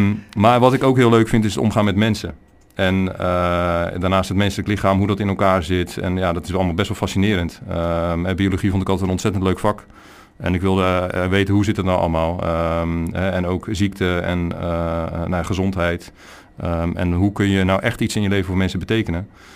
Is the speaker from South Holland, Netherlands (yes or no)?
yes; Dordrecht, South Holland, Netherlands; born there; Ik ben geboren in Dordrecht, maar daar weet ik niet zoveel meer van. Ik heb daar 2 jaar gewoond. Mijn moeder had daar een hoedenwinkel.